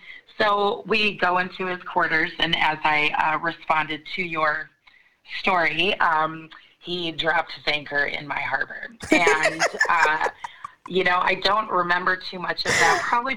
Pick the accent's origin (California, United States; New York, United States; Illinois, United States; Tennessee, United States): Illinois, United States; Chicago; I'm from Chicago, and I got out of college